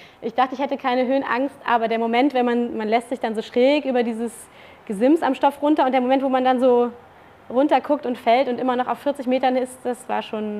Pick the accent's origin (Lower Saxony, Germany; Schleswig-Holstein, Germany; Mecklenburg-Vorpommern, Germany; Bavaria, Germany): Lower Saxony, Germany; Braunschweig; ich komme aus Braunschweig. Und Braunschweig ist Autostadt.